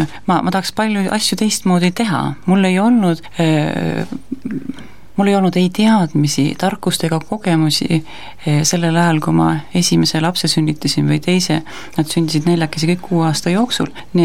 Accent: Saare County, Estonia; ma olen ka Saaremalt pärit

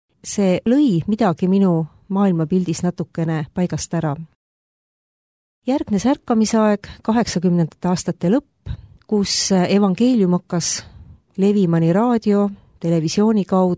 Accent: Tartu, Tartu County, Estonia; Mina olen põline Tartu tüdruk. Olen sündinud Tartus, kasvanud Tartus ja elan siiamaani Tartus. Minu pere ei olnud kristlik

